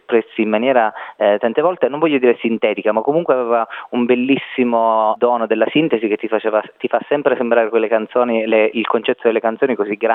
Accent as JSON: {"language": "Italian", "region": "Sicily", "country": "Italy", "accent": "Sicilian", "said": "perché io sono, insomma, amante della lingua siciliana, del mio dialetto, e scrivo anche in siciliano le mie canzoni."}